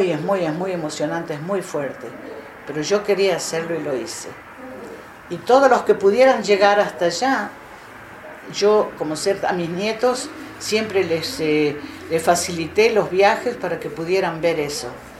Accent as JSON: {"language": "Spanish", "country": "Argentina", "moved": "yes", "lives_now": "Israel", "said": "Israel para mí es mi segundo país, es lo que me adoptó y me siento muy israelí. Aunque no olvido mi Argentina"}